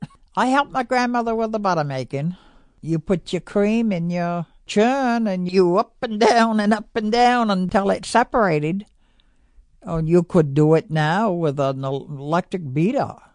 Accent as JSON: {"language": "English", "town": "Swan's Island", "region": "Maine", "country": "United States", "tie": "born or raised there", "also_born_or_lived": "North Avon", "said": "I grew up mostly here on Swan's Island. First 2-3 months on North Avon, that's where I was born."}